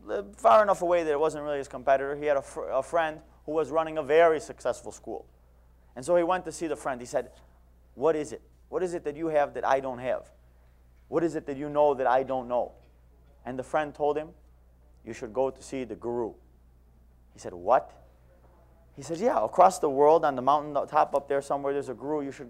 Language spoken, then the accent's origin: English; Buffalo, New York, United States; I am from Buffalo, New York